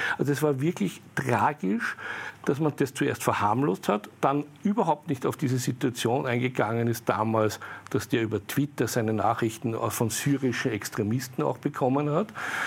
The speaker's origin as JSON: {"language": "German", "country": "Austria", "said": "Wir sind ja nicht blöd, wir durchschauen ja das als Österreicher mittlerweile."}